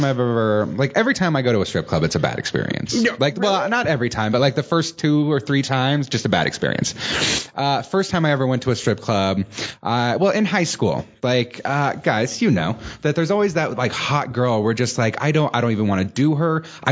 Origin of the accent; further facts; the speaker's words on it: Redmond, Oregon, United States; I grew up in Redmond, lived in Bend. Central Oregon is pretty much where I'm from.